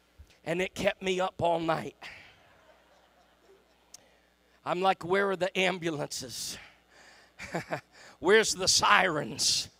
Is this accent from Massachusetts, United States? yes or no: yes; Boston, Massachusetts, United States; I was from the city. I was born in the Boston area, went to school in the Boston area, worked in the Boston. I went to school in Boston and worked in Boston.